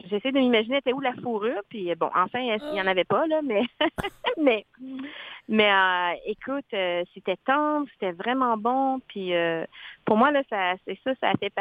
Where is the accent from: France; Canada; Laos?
Laos; je viens du Laos, l'Asie profonde, sud-est